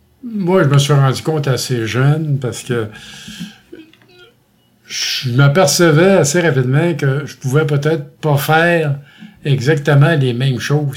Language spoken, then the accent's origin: French; Giffard, Quebec, Canada; born there; Mais moi, je suis né à Québec.